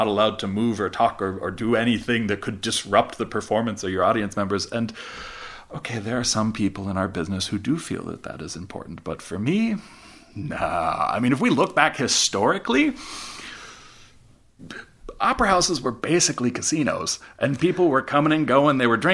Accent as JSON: {"language": "English", "region": "Alaska", "country": "United States", "tie": "born or raised there", "said": "You know, I grew up in Alaska. I grew up playing with the symphony and going to symphony concerts in Anchorage all the time."}